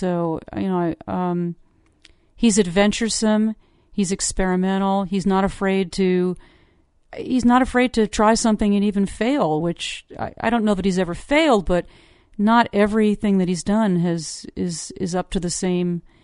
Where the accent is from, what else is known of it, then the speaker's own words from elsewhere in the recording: United States; You know, here we are Americans. We've got three meals a day.